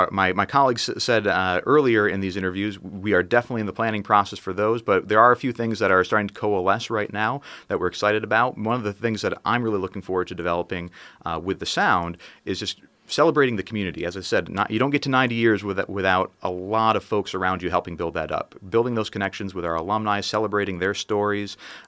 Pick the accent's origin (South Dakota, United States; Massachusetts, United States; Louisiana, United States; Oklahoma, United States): Massachusetts, United States; I am originally from Massachusetts, and I earned my degrees in the Midwest at Illinois and at Iowa.